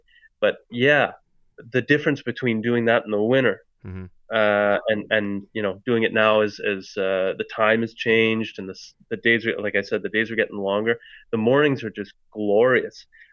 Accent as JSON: {"language": "English", "town": "Niagara Falls", "region": "Ontario", "country": "Canada", "tie": "born or raised there", "lives_now": "Ottawa, Canada", "said": "I'm from Niagara. I was born and raised, and I went to school and everything in Niagara Falls, Ontario."}